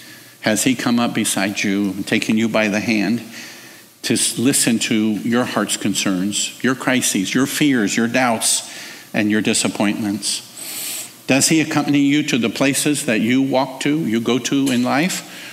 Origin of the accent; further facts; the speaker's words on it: United States; And I, as an American, I thought that's kind of strange.